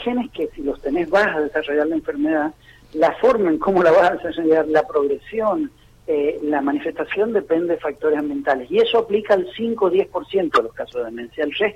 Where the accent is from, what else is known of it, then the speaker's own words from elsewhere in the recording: San Juan, Argentina; now in Buenos Aires, Argentina; yo me siento orgulloso de ser sanjuanino.